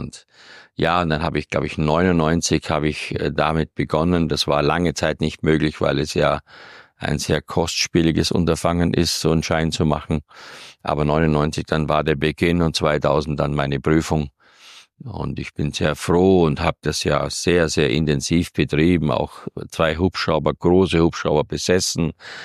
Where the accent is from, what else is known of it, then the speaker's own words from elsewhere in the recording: Styria, Austria; Ich habe als kleines Kind in der Steiermark schon mich mit dem Basteln von Flugzeugen beschäftigt.